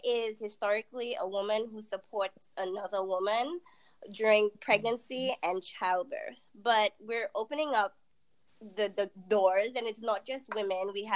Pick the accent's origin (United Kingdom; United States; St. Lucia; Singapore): St. Lucia; I am Caribbean. Okay. I am from St. Lucia.